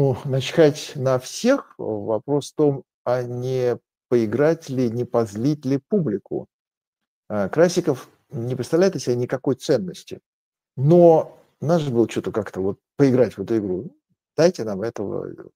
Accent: Armenia; Я, например, армянин.

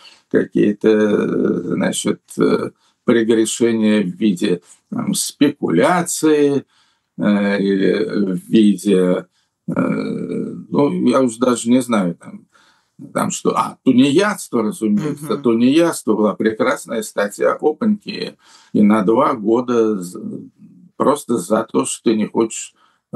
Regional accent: Russia; born there; moved away; Назвать ее Россией мачехой я не могу, поскольку все-таки я там родился, действительно родился.

